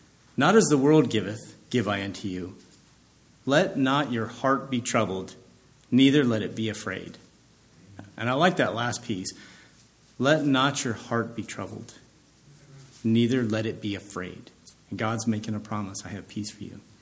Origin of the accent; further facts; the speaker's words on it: Nebraska, United States; growing up in Nebraska, one of those things is your nemesis is wind, tornadoes.